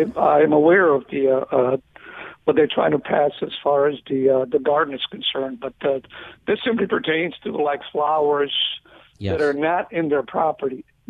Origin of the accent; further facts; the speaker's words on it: Finland; I was going to say I'm the guy from Finland that contacted you, but I won't do that.